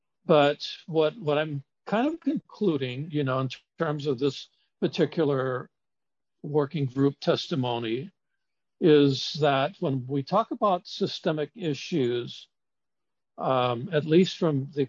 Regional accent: Hawaii, United States; Though I was born and raised on Oahu and I live in Honolulu, my siblings and I have always considered Kauai our ancestral home because that's where our mama is from.

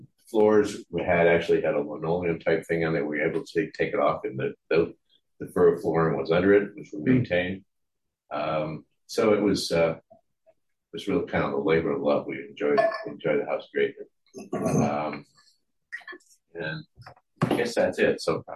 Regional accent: Rhode Island, United States; And I'm originally from Rhode Island, so it's kind of colonial, it's kind of in my blood, I guess.

